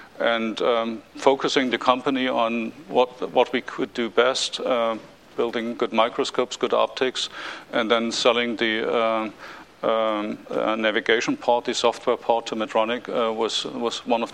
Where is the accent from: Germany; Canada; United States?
Germany; East Germany; I grew up in East Germany. I studied in East Germany and experience myself the opening of the wall